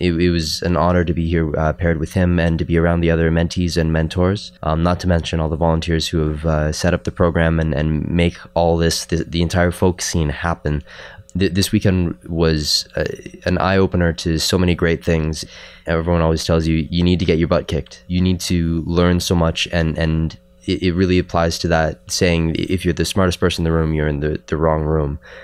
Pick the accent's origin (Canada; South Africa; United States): Canada; Everton, Ontario; now in London, Canada; I'm from Everton, Ontario, currently residing in London, Ontario